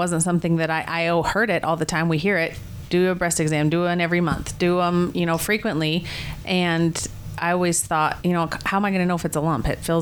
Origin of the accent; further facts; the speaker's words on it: Lander, Wyoming, United States; also born or lived in Oregon; I live in Lander, Wyoming. I was born and raised there. Well, I was born in Oregon, but raised in Lander.